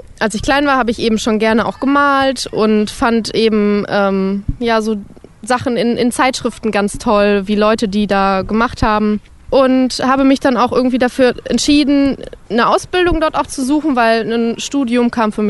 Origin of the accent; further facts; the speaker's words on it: Bielefeld, North Rhine-Westphalia, Germany; ich bin 24 Jahre alt und ich komme auch aus Bielefeld